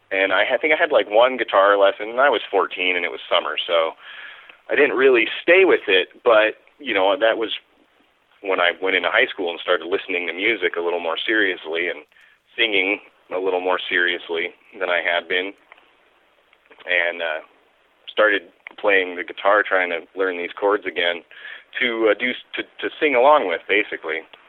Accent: Missoula, Montana, United States; also born or lived in Helena; Yeah, I was born in Helena, Montana, but my folks lived in Missoula, so I grew up in Missoula.

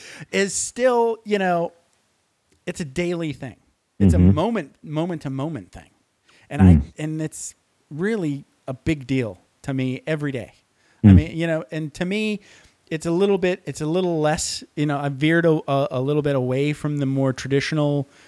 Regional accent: Michigan, United States; I grew up Lutheran in Michigan. So Lutheran in Michigan is like Catholic light

